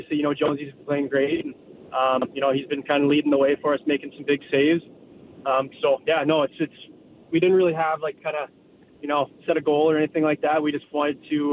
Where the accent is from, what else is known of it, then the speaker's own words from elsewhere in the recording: Stratford, Ontario, Canada; I did play lacrosse a little bit growing up in Stratford, and a little bit of soccer as well.